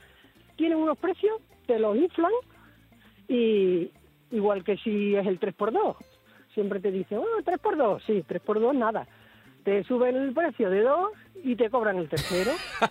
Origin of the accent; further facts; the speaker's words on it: Plasencia, Extremadura, Spain; now in Almensilla, Spain; Bueno, yo soy de Extremadura, pero estoy en un pueblecito de Sevilla.